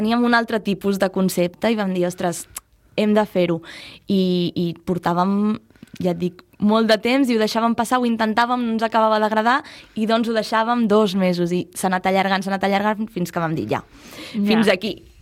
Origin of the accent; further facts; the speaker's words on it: Bellvei, Catalonia, Spain; la Gemma i jo, totes dues, som de Bellvei